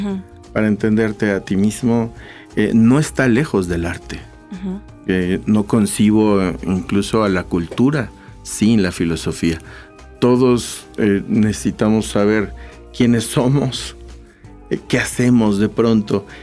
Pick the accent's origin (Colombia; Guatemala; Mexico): Mexico; Coyoacán, Mexico City; born there; es porque yo nací en Coyoacán.